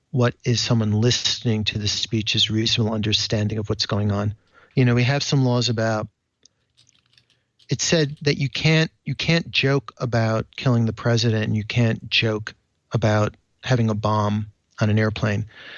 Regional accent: New York, United States; Denise also points out that maybe as a New Yorker, I kind of understood his sarcasm more

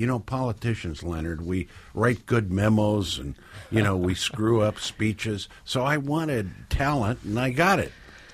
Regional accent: Mexico; I was raised in Mexico, my mother only spoke Spanish to me. My father, when he spoke to me, would speak to me in English.

